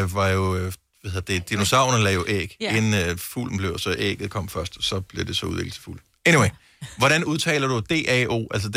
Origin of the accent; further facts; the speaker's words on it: Region of Southern Denmark, Denmark; jeg er fra Fyn